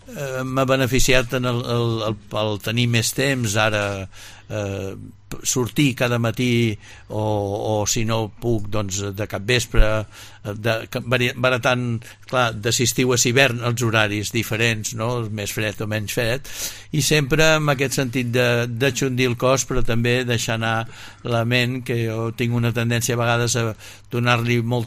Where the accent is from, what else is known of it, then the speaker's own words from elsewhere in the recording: Barcelona, Catalonia, Spain; Jo neixo a la maternitat de Barcelona, vaig néixer a Barcelona, i vivíem amb la meva família a la Gran Via de Barcelona, a prop de la plaça de Tetuán